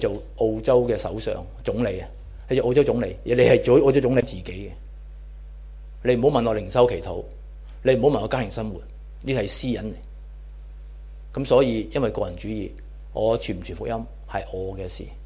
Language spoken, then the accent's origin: Cantonese; Hong Kong; 我哋都系香港人，好醒目嘅。